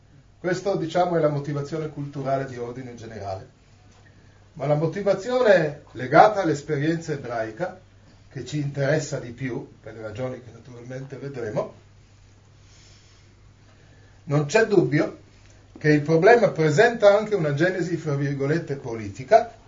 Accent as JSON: {"language": "Italian", "town": "Turin", "region": "Piedmont", "country": "Italy", "said": "Io vengo da Torino"}